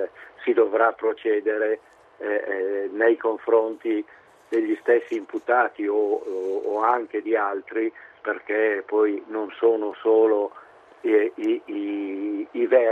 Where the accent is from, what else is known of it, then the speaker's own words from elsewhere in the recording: Milan, Lombardy, Italy; Per esempio io sono di Milano, quindi in Lombardia